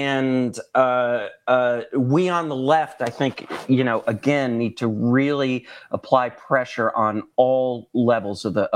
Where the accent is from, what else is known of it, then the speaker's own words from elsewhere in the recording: Wisconsin, United States; The road to saving democracy runs directly through my home state of Wisconsin.